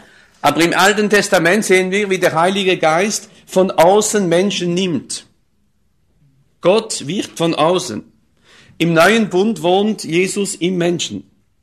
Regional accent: France; wie zum Beispiel bei uns in Frankreich, wie das Land aussah vor 25, 26 Jahren

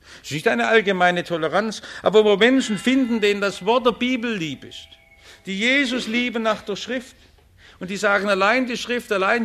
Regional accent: Stuttgart, Baden-Württemberg, Germany; Ich bin in Stuttgart immer aufgewachsen

